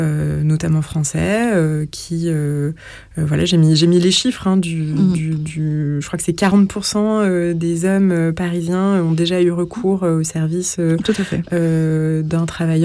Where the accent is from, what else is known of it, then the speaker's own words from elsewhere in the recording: France; parce que je suis Française, que j'ai le droit de vote